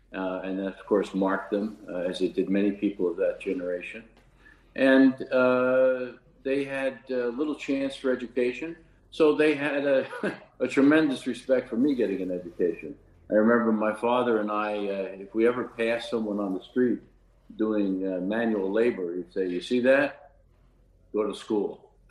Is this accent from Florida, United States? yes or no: no; New York City, New York, United States; Well, I was born in East New York, and then my family moved to Queens. We lived in Ozone Park.